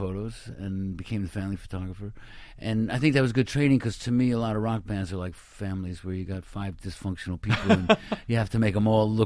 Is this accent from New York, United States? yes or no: yes; New York, United States; Pictures on Long Island.